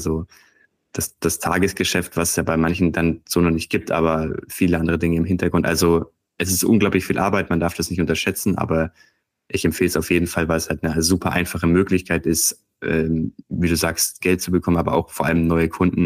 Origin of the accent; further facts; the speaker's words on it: Nuremberg, Bavaria, Germany; Also wir kommen beide aus Nürnberg. Ich war zum Studieren in der Nähe von Heilbronn und bin jetzt wieder zurückgegangen.